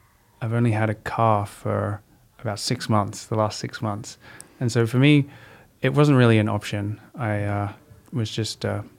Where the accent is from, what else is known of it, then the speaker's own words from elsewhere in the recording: Sydney, New South Wales, Australia; so I come from Sydney, Australia, and grew up